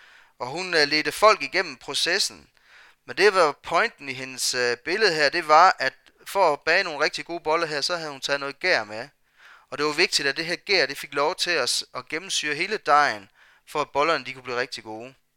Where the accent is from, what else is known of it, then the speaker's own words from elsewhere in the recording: Blåhøj, Region of Southern Denmark, Denmark; På et tidspunkt her der hvor jeg kommer fra i Blåhøj her